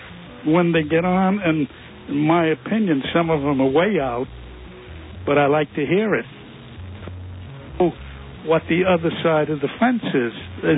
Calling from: Manhattan, New York, United States; I think, I'm from Manhattan, by the way.

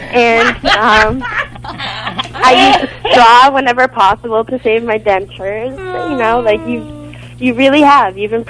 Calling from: Orlando, Florida, United States; is calling from Orlando, Florida. I listen to you guys every day.

